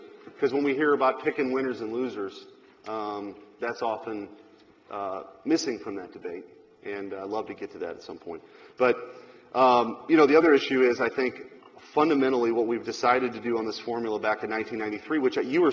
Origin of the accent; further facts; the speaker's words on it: St. Louis, Missouri, United States; you and I both accept we come from the St. Louis metropolitan area.